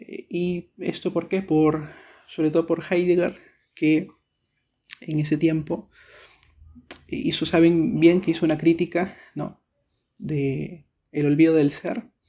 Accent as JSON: {"language": "Spanish", "country": "Peru", "said": "estoy a cargo de Sede Sapiencia, soy de Perú, tengo 24 años"}